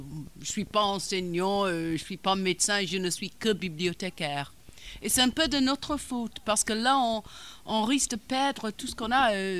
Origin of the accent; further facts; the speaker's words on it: England, United Kingdom; French is a second language; Je suis anglaise, je ne suis pas irlandaise.